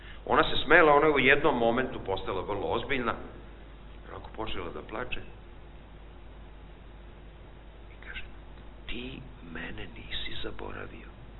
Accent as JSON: {"language": "Serbian", "country": "Serbia", "lives_now": "United States", "said": "ja sam iz jedne zemlje za koju ne verujem da si čula, iz Srbije, ali živim u Americi."}